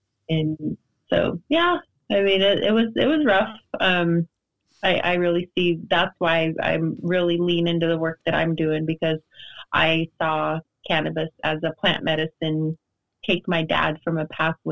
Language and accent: English; Idaho, United States; Well, I'm a little red kid from Idaho. I grew up on the Nez Perce Indian Reservation, and I am the second in a lineup of six kids